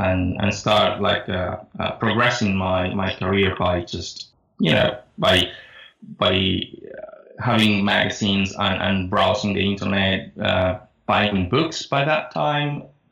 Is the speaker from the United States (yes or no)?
no; Argentina; now in London, United Kingdom; I'm from Argentina originally, but living in London since 2014.